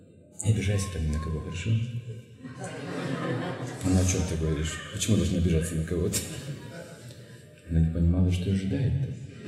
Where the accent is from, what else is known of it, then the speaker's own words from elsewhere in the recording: Russia; мы закаленные, мы из России, мы можем зиму выносить тут